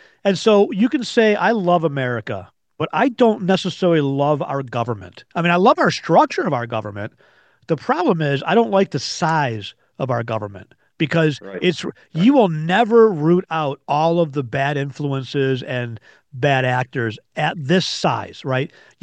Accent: United States; And I, as an American, I'm over it.

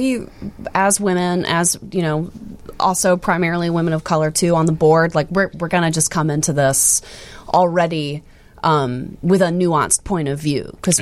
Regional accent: the South, United States; I'm from the South, so I love the sun.

